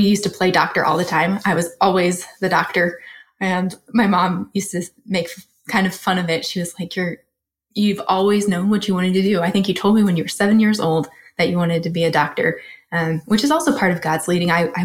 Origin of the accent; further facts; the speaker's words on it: New Mexico, United States; also born or lived in Arizona / New York; I might say I grew up in New Mexico, which is true. I might say I grew up in Arizona, which is true. And I might say I grew up in New York, which is also true.